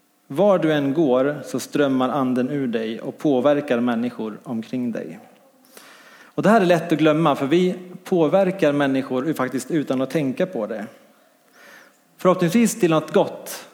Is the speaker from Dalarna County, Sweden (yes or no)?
yes; Dalarna County, Sweden; Jag var hemma i Dalarna på lite semester.